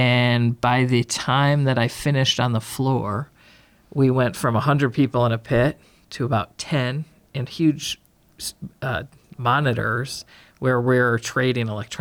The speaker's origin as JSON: {"language": "English", "town": "Cattaraugus", "region": "New York", "country": "United States", "tie": "born or raised there", "said": "I moved back to my hometown of Cattaraugus. And right here in Cattaraugus County."}